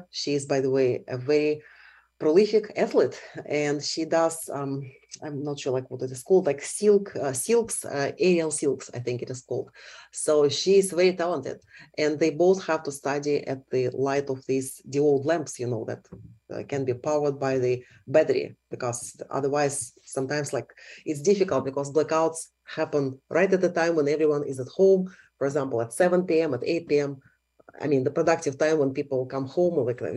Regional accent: Dnipro, Dnipropetrovsk Oblast, Ukraine; I'm from Dnipro, which is one of the biggest centers in central eastern part of Ukraine. And Dnipro borders Donetsk in the east, Kharkiv region in the north, and Zaporizhia region in the south.

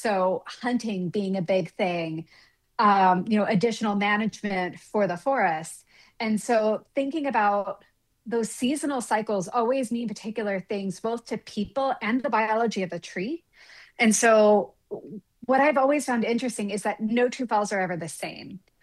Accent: Appalachia, United States; So I grew up in the Appalachians. My county was almost all forested, much of which was national forest.

